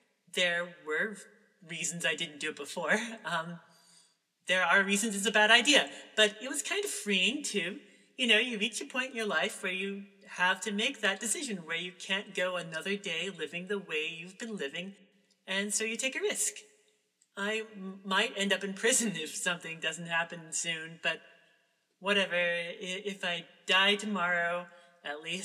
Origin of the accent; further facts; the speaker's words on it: the South, United States; accent: southern twang; Well, you know, I grew up in the South, and for a while I talked like the people around me.